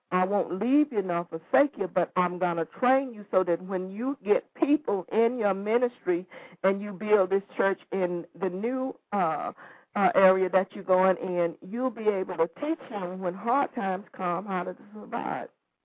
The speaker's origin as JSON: {"language": "English", "region": "Texas", "country": "United States", "said": "I had lived in this, I'm from Texas, and I had lived in Texas. My mom left me a home."}